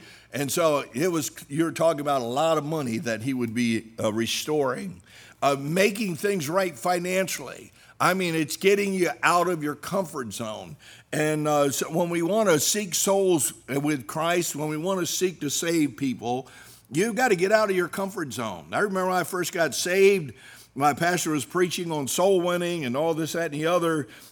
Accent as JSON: {"language": "English", "region": "New Jersey", "country": "United States", "said": "You know, I'm from New Jersey. I'm blunt."}